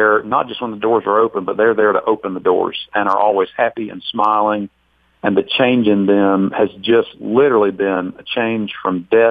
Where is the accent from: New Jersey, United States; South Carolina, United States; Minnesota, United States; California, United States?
South Carolina, United States; Greenville; Growing up in Greenville, South Carolina